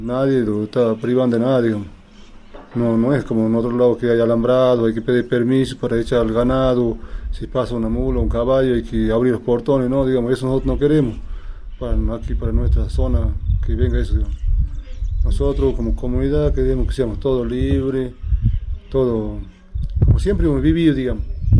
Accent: Cachi, Salta, Argentina; Soy nativo de Cachi. Estoy en la comunidad de Yaguita Calchaquí en Las Trancas.

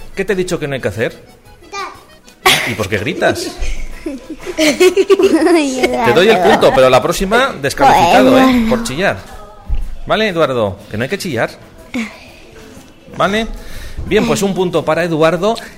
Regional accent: France; Spanish is a second language; yo es que de inglés no, yo soy francés

